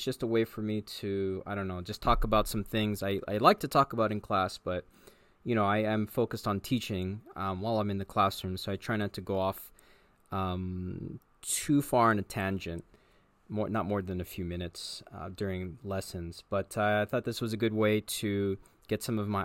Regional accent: Los Angeles, California, United States; also born or lived in Japan; And then I lived there for about 6 years total, and then I moved back to my hometown or the area, Los Angeles, in about 2015.

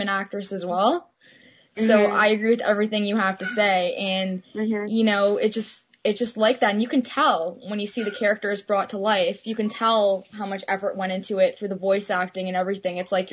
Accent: Toronto, Ontario, Canada; I'm from Canada as well. I'm from Toronto.

